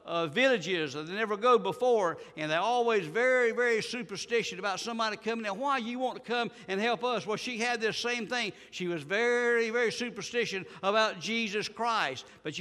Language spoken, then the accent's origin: English; United States; born there; thank you, Lord, that I was born in the United States.